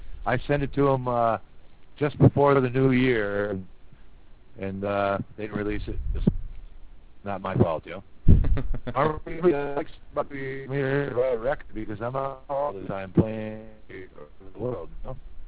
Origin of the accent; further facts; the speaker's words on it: United States; I'm an American, we know this.